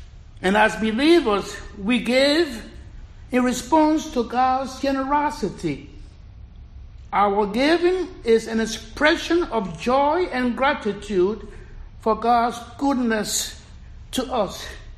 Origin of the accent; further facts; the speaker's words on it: Liberia; gospel lesson about the widow's offering reminds me of the children's Easter offering many years ago in my hometown church in Liberia, West Africa.